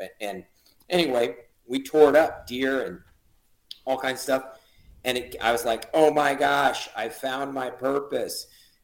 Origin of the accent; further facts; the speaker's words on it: Illinois, United States; also born or lived in Colorado; now in Florida, United States; So born and raised in Central Illinois, lived in Colorado for 10 years, and I've been down to in Florida for just over 20 years now, land of Osceola.